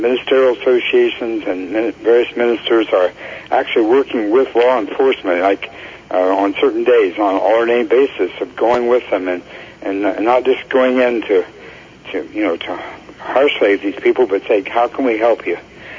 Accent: United States; all the time that I've been growing up in America

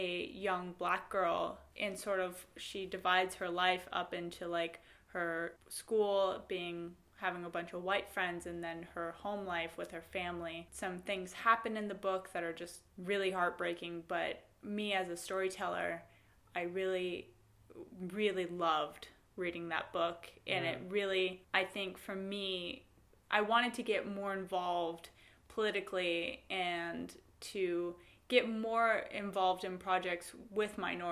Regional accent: United States; even in my life as a person, as an American, I read the book The Hate U Give

